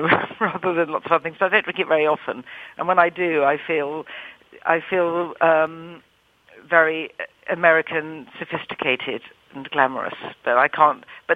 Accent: London, United Kingdom; also born or lived in Italy; being a Londoner, I've always been sort of influenced by so many different cultures, so it's pretty heterogeneous. But I lived in Italy for a long time

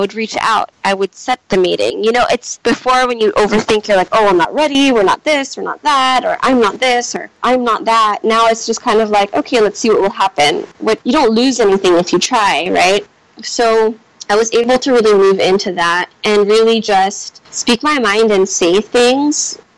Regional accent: Philippines; I grew up in the Philippines and I never studied abroad, and I never went to like a university abroad.

